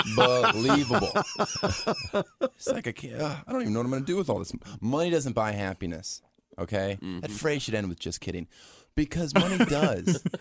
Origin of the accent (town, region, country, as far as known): Florida, United States; born or raised there